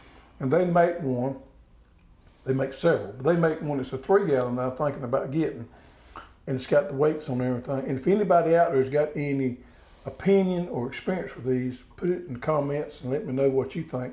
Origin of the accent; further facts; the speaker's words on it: the South, United States; And I know we're from the South, but I like it.